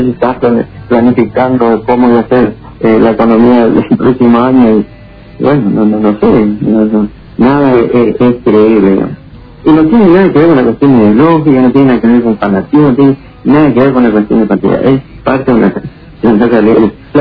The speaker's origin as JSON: {"language": "Spanish", "country": "Argentina", "said": "lo que nos pasa como argentinos, te digo, no."}